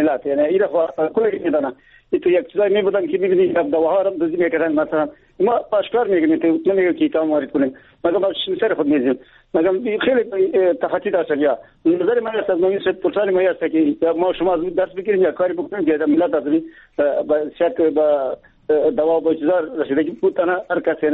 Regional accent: Baghlan, Afghanistan; ما از بغلان هستم

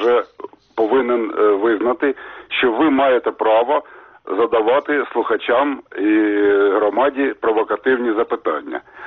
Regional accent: Kharkiv, Kharkiv Oblast, Ukraine; я з Харкова.

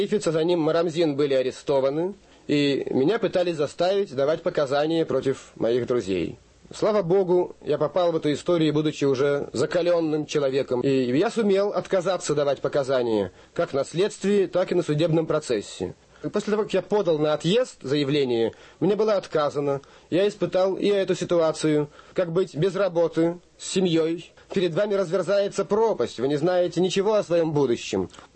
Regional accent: Saint Petersburg, Russia; born there; Я родился в Ленинграде в 1938 году. В 1960 году я закончил Ленинградский горный институт и работал с тех пор геологом.

